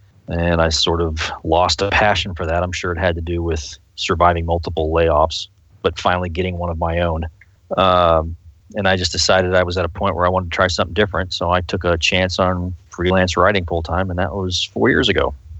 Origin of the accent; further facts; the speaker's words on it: Tampa, Florida, United States; I was born and raised in Tampa. I spent a little time in Tampa while my father was away, and then eventually, I was a military brat, so we bounced around, and we ended up back in Tampa at one point.